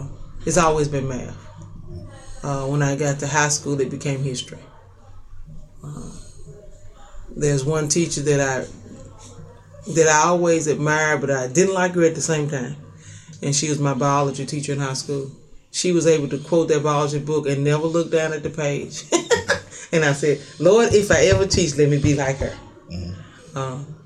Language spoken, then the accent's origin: English; Jackson, Mississippi, United States; Born and raised in Jackson, Mississippi. Graduate of Callaway High School, graduate of University of Southern Mississippi, and a graduate of Memphis Theological Seminary.